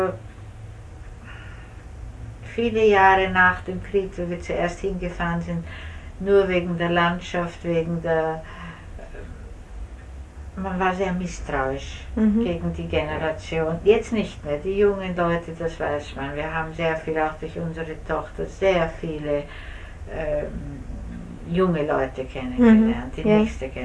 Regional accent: Prague, Czechia; Ich komme nämlich aus Prag und nicht aus Wien.

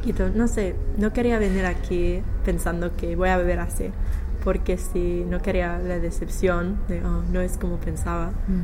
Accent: United Kingdom; Spanish is a second language; Y también en mi piso a veces la chica italiana hace unas cosas para mí como británica son muy extraños

